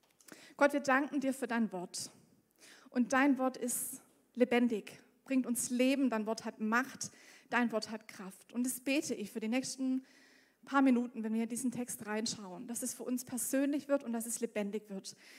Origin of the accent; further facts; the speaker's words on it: Rot am See, Baden-Württemberg, Germany; ich komme aus Roth am See, das ist in Süddeutschland. Wer das nicht kennt, danke. Und vielleicht hört man es an manchen Worten, die ich gebrauche, dass ich aus dem Süden komme.